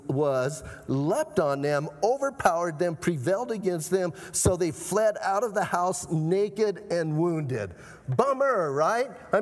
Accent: Bisbee, Arizona, United States; I'm from Bisbee, right? Planted a church in Bisbee, got saved in Bisbee.

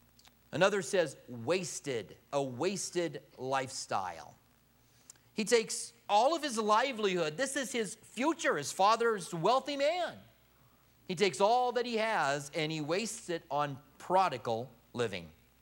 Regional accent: Clinton, Iowa, United States; I was born in Clinton, Iowa. I ran into a guy here recently that was also from Clinton. You don't meet a lot of people that are from Clinton, Iowa. It's a city that's right off of the Mississippi River, right across from Illinois.

